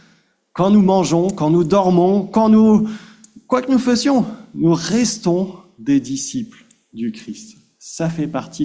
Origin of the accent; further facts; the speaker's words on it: France; Surtout en tant que Français